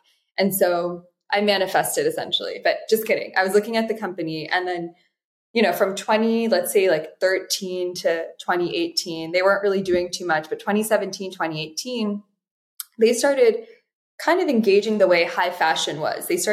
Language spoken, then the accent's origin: English; Florida, United States; I grew up in South Florida. Crocs were all the rage when I was a kid.